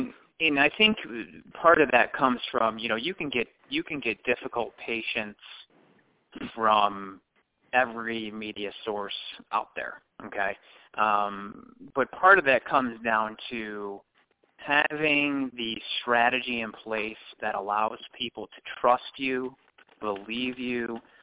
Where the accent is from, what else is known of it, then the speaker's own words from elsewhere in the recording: Buffalo, New York, United States; I know that because I'm originally from Buffalo. I know Elmira.